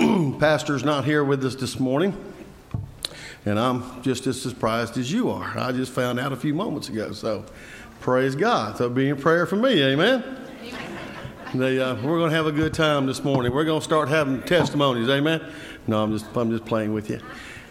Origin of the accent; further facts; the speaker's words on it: United States; I remember the America I grew up in wasn't like that. I grew up in America where they didn't mind saying something.